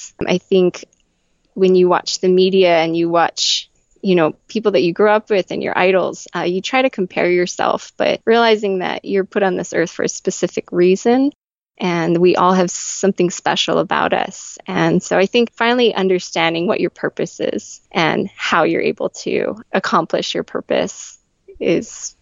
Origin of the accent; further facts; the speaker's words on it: Hawaii, United States; I was born and raised in Hawaii. However, my dad was an immigrant and he came over from Hong Kong with my grandparents when he was about 7. So I pretty much grew up in the Chinese culture.